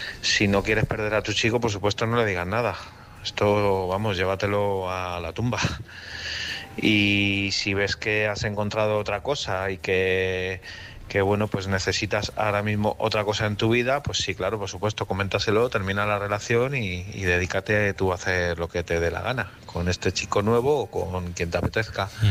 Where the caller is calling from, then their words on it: Madrid, Community of Madrid, Spain; de Madrid.